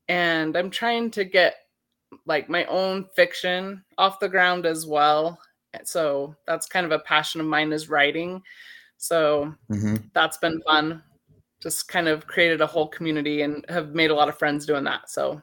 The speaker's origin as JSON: {"language": "English", "region": "Utah", "country": "United States", "tie": "born or raised there", "said": "I am from Utah. I grew up in southern Utah near Zion National Park. But now I live in northern Utah, right below Idaho."}